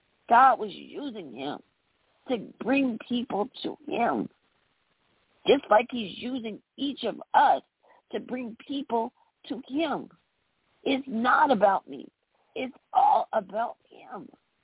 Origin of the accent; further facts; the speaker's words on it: United States; I'm an American, and I'm one of the people